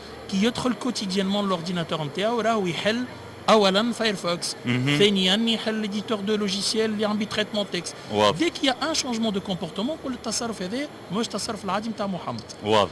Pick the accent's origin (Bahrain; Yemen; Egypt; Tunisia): Tunisia; يلزم لي زوتر اكسبير اللي عندنا في تونس